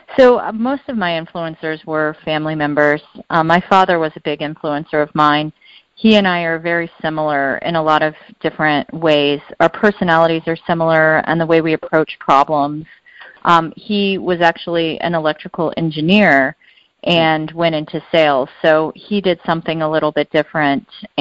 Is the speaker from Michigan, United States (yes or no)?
no; Colorado, United States; So I grew up in Colorado, and I lived somewhat of a sheltered life growing up.